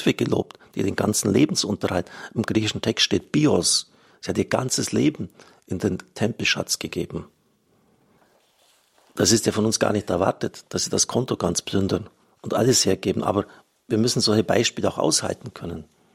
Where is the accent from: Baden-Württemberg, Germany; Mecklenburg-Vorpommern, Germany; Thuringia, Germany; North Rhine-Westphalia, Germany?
Baden-Württemberg, Germany; born there; Ich bin ein geborener Schwabe.